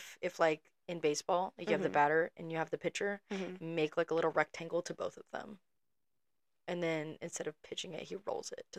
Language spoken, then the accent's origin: English; United States; as an American